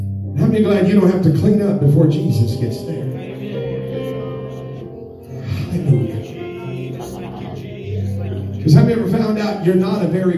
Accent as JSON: {"language": "English", "town": "Oildale", "region": "California", "country": "United States", "tie": "born or raised there", "said": "I grew up in Oildale. We didn't have bed frames. They were on those milk crates."}